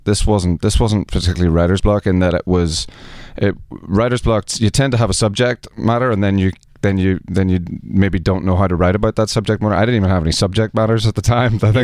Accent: Ireland; I'm an Irish drinker, you know. It's a big, big difference. I don't think there are any official alcoholics in Ireland. We just drink a lot.

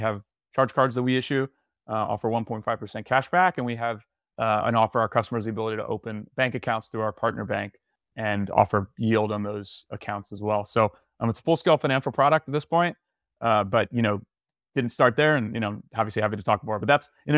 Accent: Tallahassee, Florida, United States; And I'm from Tallahassee, Florida

